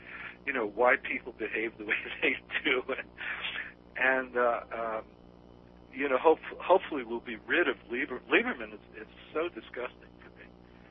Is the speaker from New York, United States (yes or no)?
yes; New York City, New York, United States; I'm a New Yorker. You know, I grew up in the same borough that Kevin lives in.